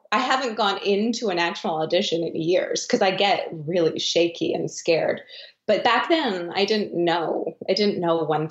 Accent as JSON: {"language": "English", "town": "Vancouver", "region": "British Columbia", "country": "Canada", "tie": "born or raised there", "said": "It was Vancouver. Vancouver"}